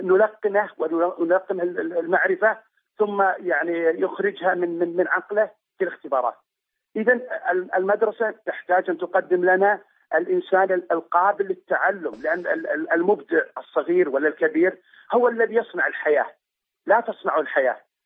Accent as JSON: {"language": "Arabic", "country": "Saudi Arabia", "said": "أني زرت مدرسة أهلية عندنا في السعودية"}